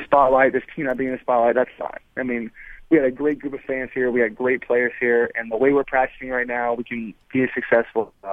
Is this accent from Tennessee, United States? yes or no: no; Arizona, United States; I mean, I'm from Arizona.